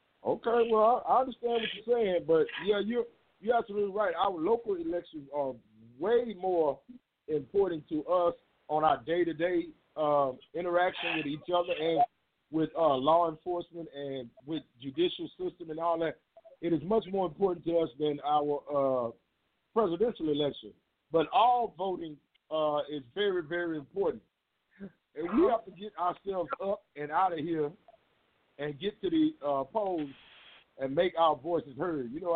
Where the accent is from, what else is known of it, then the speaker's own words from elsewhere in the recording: Monroe, Louisiana, United States; born there; Yeah, well, I was born in Monroe, Louisiana, 1969.